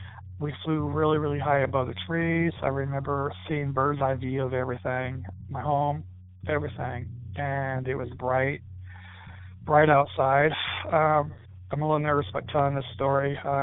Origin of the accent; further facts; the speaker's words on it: Fort Wayne, Indiana, United States; I'm from Fort Wayne, Indiana.